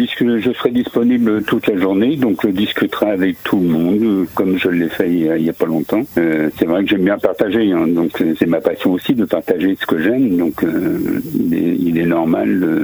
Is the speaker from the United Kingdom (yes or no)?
no; Beauvais, Hauts-de-France, France; now in Saint-Pierre-des-Nids, France; Je viens de la région de l'Oise, de Beauvais.